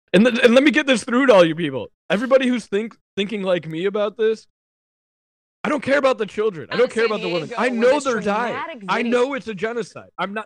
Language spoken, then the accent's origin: English; United States; I'm for America. I am American.